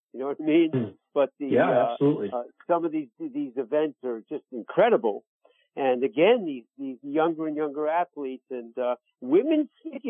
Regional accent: New York, United States; I grew up on Long Island, and when I was skating on the lake, I was a decent figure skater.

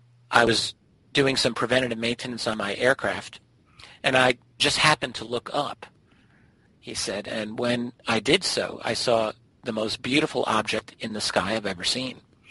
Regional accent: United States; I'm an American, but I can go up to Canada for research, and I was in Ottawa.

